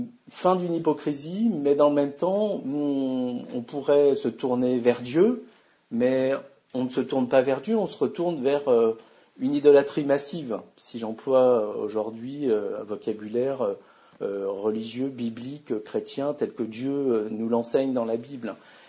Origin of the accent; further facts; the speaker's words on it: France; en tant que Français d'éducation rationaliste, j'ai été attiré vers la maçonnerie.